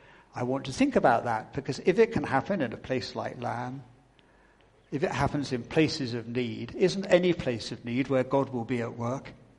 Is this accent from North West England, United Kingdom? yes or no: no; Southampton, South East England, United Kingdom; I come from Southampton.